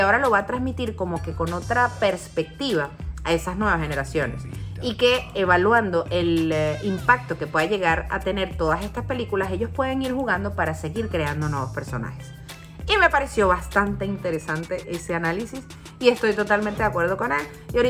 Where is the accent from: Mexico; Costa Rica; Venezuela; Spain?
Venezuela; moved away; Y luego que salí de allí, yo sentía que en mi país no estaba mi norte. Yo sentía que debía irme a otro lugar. Justo desde mucho antes de que los venezolanos empezaran a migrar, yo ya sentía que debía marcharme.